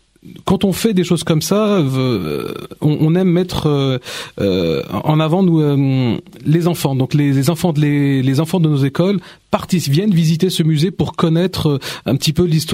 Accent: Montigny-lès-Cormeilles, Île-de-France, France; Alors moi qui suis un enfant de la ville, moi j'ai grandi à Montigny-et-Cormeil

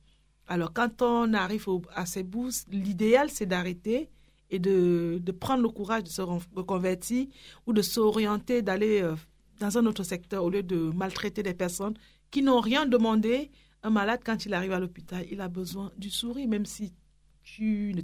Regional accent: Saint-Germain-en-Laye, Île-de-France, France; vient de Saint-Germain-en-Laye, la ville royale

